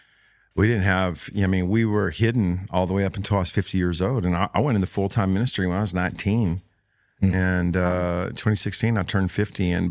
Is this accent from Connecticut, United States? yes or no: no; Joshua, Texas, United States; I said, well, I'm from Joshua, Texas.